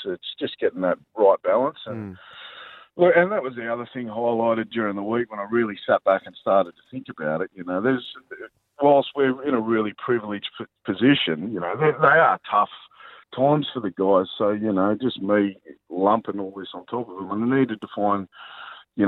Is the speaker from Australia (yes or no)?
yes; Batemans Bay, New South Wales, Australia; No, I grew up on the South Coast in Batemans Bay.